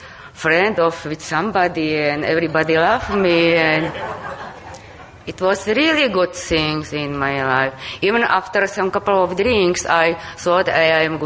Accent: Trnava, Trnava Region, Slovakia; I am from Slovak Republic, from Trnava.

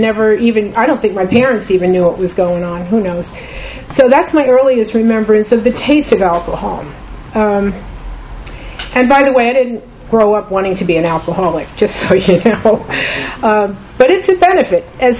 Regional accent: New York, United States; I am one of two sisters. I was born in New York, and spent the first 12 years of my life in an apartment building.

